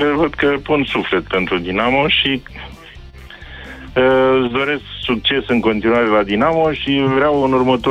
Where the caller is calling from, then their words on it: Bucharest, Romania; sunt din București.